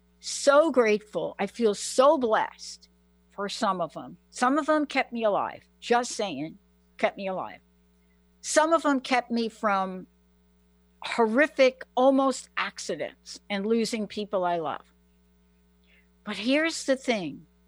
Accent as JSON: {"language": "English", "region": "New York", "country": "United States", "said": "I'm from New York."}